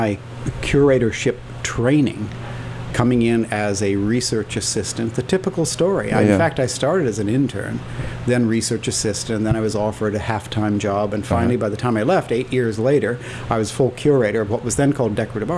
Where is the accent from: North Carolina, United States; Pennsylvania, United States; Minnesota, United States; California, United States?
Minnesota, United States; now in New York, United States; I grew up in Minnesota, absolutely. One of the many, many members of the Midwestern Mafia that headed east to New York.